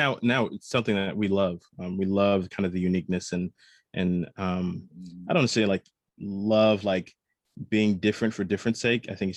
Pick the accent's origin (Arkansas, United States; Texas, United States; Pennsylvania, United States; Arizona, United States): Texas, United States; Wylie; So, yeah, I grew up in Wiley, Texas, which is kind of like on the other side of Plano in the North Texas area.